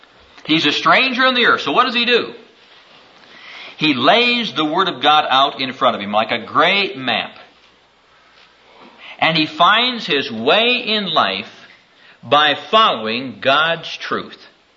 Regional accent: Neola, Iowa, United States; You know, I'm from Neola, Iowa. Neola, Iowa is a little town of about 800, 900 people out here in, you know, the boondocks in Iowa.

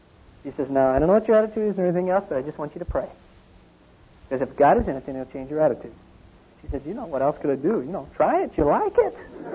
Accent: Michigan, United States; I was flying home to speak at a series of meetings in my hometown in Michigan.

